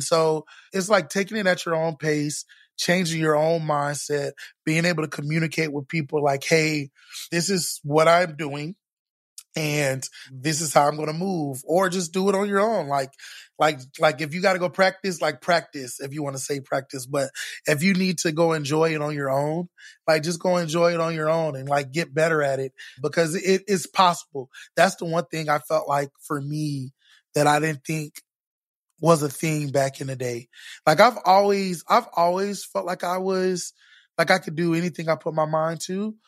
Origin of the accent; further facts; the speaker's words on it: Florida, United States; now in Texas, United States; I grew up in Florida before Orlando had, like, started, like, really building up. There was a lot of forest around. Like, I live here in Texas now.